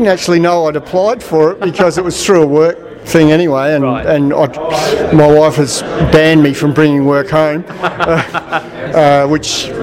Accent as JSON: {"language": "English", "region": "South Australia", "country": "Australia", "also_born_or_lived": "Tasmania", "moved": "as an adult", "lives_now": "Armidale, Australia", "said": "I'm from South Australia originally, and then I did dairy research there in South Australia for about 5 years, and then moved to Tasmania and did dairy research there for about 6 years"}